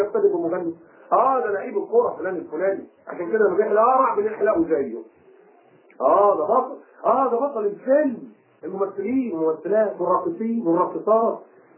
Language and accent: Arabic; Egypt; وكل خمس ترغيفة عندنا في مصر بيبقى فيه 4 جنيه من امريكا بثلاث قمح.